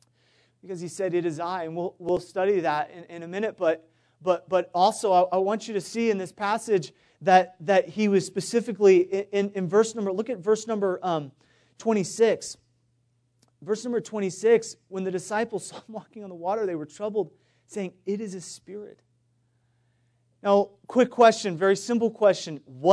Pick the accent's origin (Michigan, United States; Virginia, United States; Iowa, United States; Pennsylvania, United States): Iowa, United States; I remember I grew up in Iowa, and it's a great place to grow up, great place to move from, and just being honest.